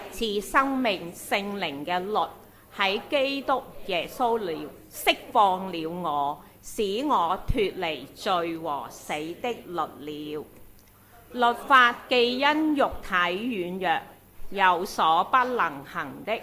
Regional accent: China; 我哋中國人好中意祝福噶嘛

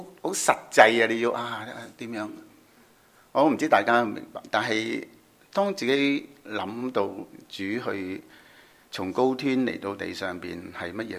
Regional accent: China; 不是我们中国人或者是那些神仙那些一变成一个人

